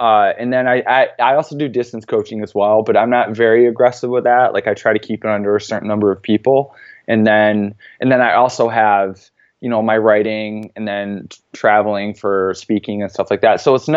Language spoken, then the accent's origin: English; New York, United States; So, you know, I ended up moving back to New York, near my hometown, and finished my degree at SUNY Cortland